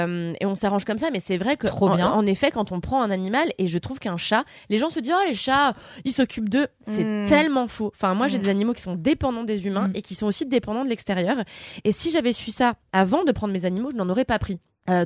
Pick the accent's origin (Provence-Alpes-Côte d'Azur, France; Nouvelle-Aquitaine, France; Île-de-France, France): Île-de-France, France; Levallois-Perret; moi, j'en ai jamais eu, je viens de Levallois.